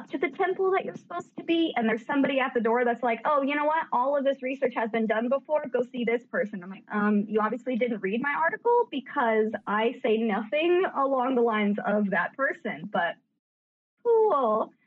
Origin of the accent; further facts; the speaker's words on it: United States; accent: American; now in Ireland; which is funny because I know you guys can probably all tell that my accent is American, but I actually live in Ireland, who's the Euro.